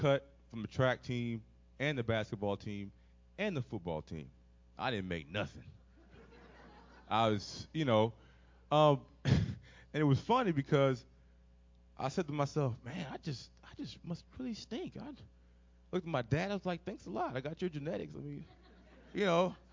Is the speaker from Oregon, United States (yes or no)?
no; Dallas, Texas, United States; I was telling Pastor in his office, I grew up in Dallas, Texas.